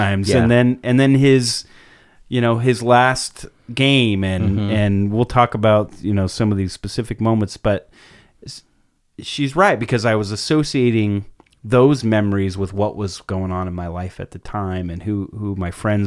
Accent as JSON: {"language": "English", "region": "California", "country": "United States", "tie": "born or raised there", "said": "I was growing up in SoCal"}